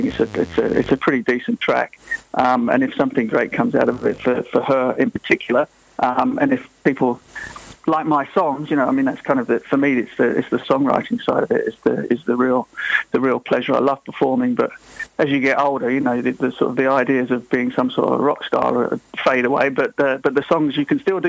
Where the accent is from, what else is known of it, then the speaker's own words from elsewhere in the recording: Croydon, London, United Kingdom; I'm a Croydon boy. I'm from South London, so down in Croydon tomorrow.